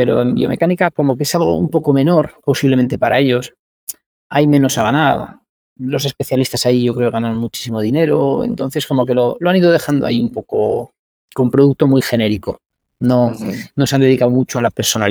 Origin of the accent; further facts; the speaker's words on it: Spain; moved away; cuando yo salí de España